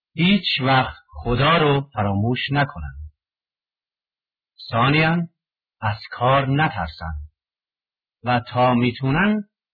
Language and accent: Persian; Sari, Mazandaran, Iran; من 56 سال دارم و اهل ساری هستم